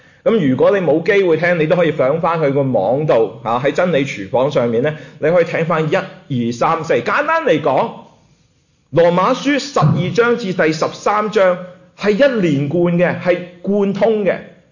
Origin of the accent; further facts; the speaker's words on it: China; 我哋中国人有句说话叫做修身齐家，治国平天下，系嘛？